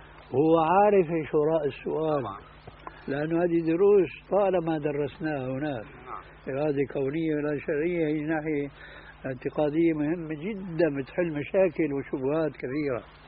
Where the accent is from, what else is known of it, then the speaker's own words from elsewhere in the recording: Damascus, Damascus Governorate, Syria; وهذا قليل جدا عندنا في دمشق